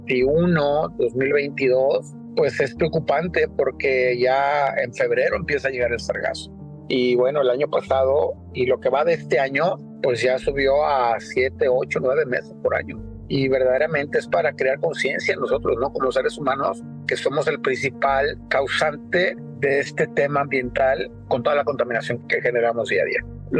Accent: Ocotlán, Jalisco, Mexico; regresar a mi tierra, Ocotlán, Jalisco, a mis raíces

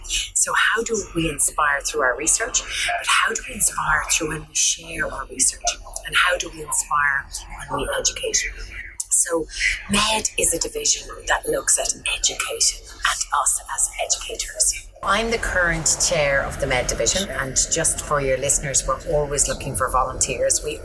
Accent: Ireland; And as most people can hear, I'm Irish. So, I'm based in Trinity College in Dublin.

